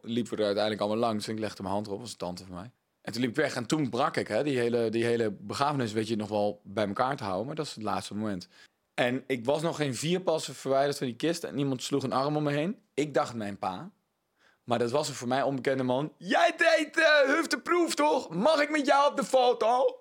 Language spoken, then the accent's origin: Dutch; Gelderland, Netherlands; Ik kwam uit Gelderland, niet uit Brabant.